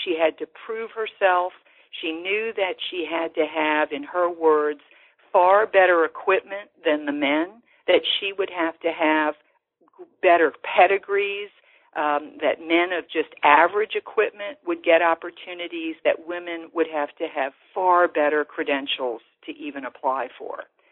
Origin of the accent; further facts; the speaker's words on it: New Orleans, Louisiana, United States; as I knew them growing up in New Orleans.